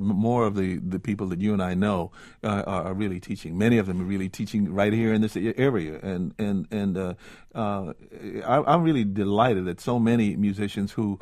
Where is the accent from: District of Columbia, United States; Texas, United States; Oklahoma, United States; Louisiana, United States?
District of Columbia, United States; Washington; I was growing up in Washington, D.C., and the people that were all around me were... I lived about a block from Howard University